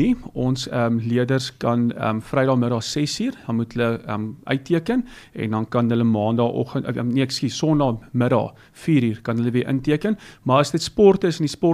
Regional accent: Heidelberg, Gauteng, South Africa; Ja, tuisdorp, ek is gebore in Heidelberg, so dit is vir my baie lekker om nou terug te keer na my wortels toe.

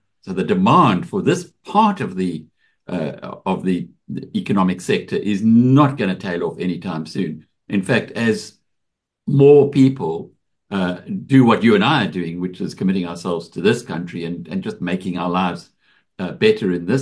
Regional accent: South Africa; We're not Americans. We're not Australians. We're not British. We're South Africans. So this is our home

